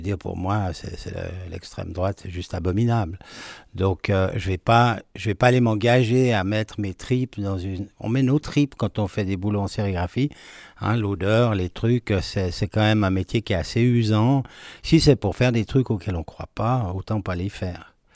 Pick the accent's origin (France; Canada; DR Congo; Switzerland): Switzerland; parce que je suis suisse, j'aime bien le travail bien fait.